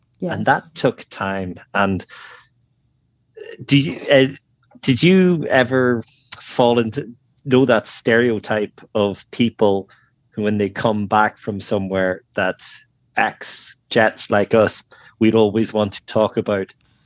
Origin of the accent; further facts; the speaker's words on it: Ireland; When I first arrived back in Ireland, my first full day in Ireland, I had to go down my hometown, which I have grown up in and know my whole life, to get a new bank card because mine had expired.